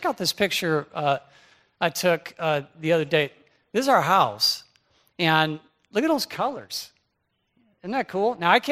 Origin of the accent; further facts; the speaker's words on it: California, United States; now in Michigan, United States; Now, I grew up in Southern California. I remember the first fall I spent here in Michigan